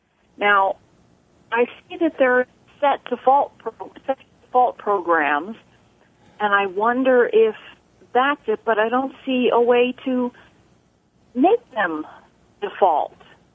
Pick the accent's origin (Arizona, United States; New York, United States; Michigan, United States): New York, United States; Queensbury; Well, I'm … from Queensbury, but today I'm in Lake Luzerne.